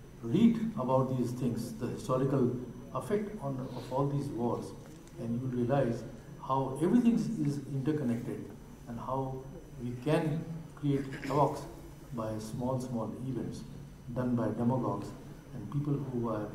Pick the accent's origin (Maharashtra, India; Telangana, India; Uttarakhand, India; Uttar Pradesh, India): Uttar Pradesh, India; Lucknow; we had a very big flat in Lucknow. My father, we stayed in Lucknow. I was born and raised in Lucknow.